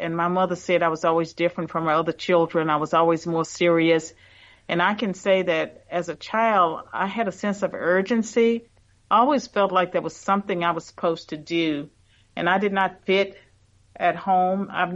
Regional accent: United States; And so, you know, being born in America was great, but I know that God is all powerful.

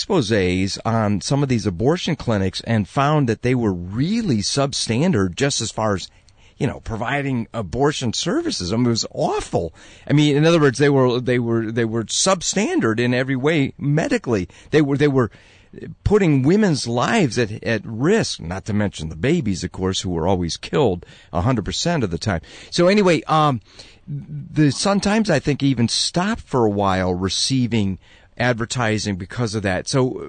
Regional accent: Chicago, Illinois, United States; I lived, as I say, I'm from Chicago

